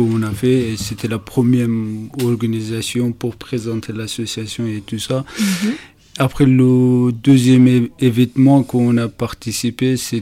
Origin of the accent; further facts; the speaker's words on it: Afghanistan; French is a second language; now in France; Voilà, c'est pas la même vie ici en France qu'en Afghanistan.